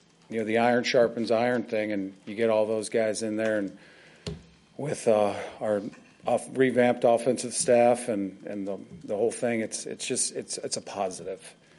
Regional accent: Florida, United States; now in Green Bay, United States; Yeah, this is my first year in Green Bay, too. I'm from Florida, so I'll let you know when I go through that.

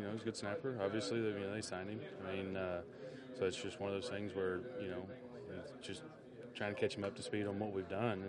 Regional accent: Arkansas, United States; I'm from Arkansas.

